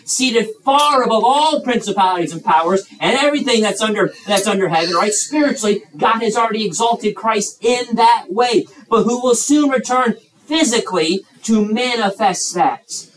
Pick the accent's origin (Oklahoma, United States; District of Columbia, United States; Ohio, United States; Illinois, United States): Illinois, United States; So I grew up in Illinois, and I enjoy watching baseball, and I'm a Chicago Cubs fan.